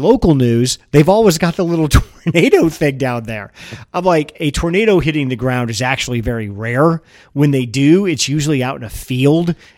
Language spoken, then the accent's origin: English; Midwest, United States; But being a Midwesterner, we are fascinated with weather and coverage.